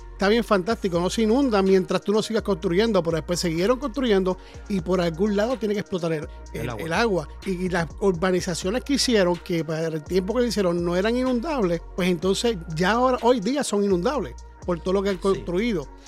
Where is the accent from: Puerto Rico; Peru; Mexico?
Puerto Rico; Lo que pasa es que nosotros somos puertorriqueños, papá.